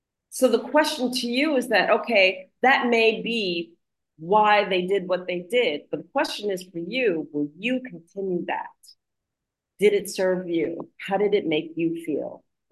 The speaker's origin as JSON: {"language": "English", "country": "United States", "tie": "born or raised there", "said": "because where I grew up in the United States, and I long for my culture, I long for traditions. But then here I am in Africa"}